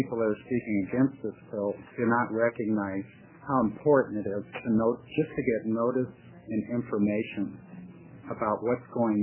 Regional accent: Portland, Oregon, United States; I'm from St. John's, Portland, Oregon.

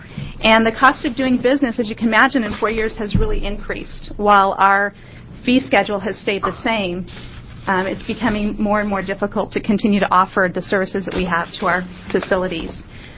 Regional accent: Bend, Oregon, United States; I'm from Bend, and I'm representing DBS Health Information.

